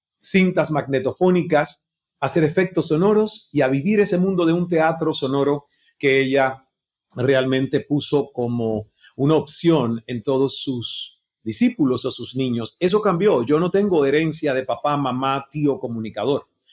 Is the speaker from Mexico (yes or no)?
no; Santiago de Cuba, Cuba; llegó una señora que aún vive a sus 93 años en Santiago de Cuba, mi ciudad natal, en Cuba.